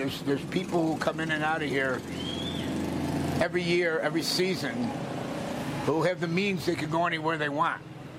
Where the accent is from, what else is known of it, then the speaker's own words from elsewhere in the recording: Buffalo, New York, United States; Buffalo, New York.